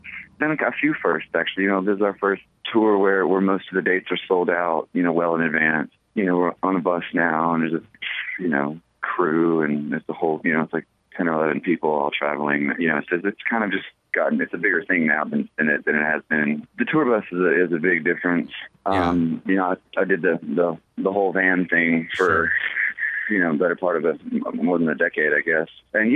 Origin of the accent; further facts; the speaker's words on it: Alabama, United States; now in Brooklyn, United States; I'm originally from Alabama. But yeah, we all live up in New York now, in Brooklyn.